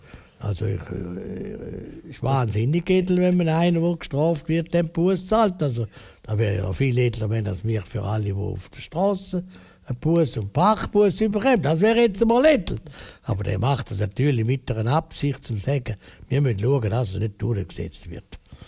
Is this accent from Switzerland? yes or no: yes; Switzerland; aber bei uns in der Schweiz muss man das Gesicht können zeigen